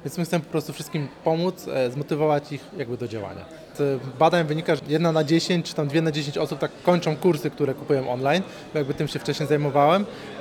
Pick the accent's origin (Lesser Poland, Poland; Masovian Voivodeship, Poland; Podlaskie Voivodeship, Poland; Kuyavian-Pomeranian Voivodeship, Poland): Masovian Voivodeship, Poland; jesteśmy z Mazowsza.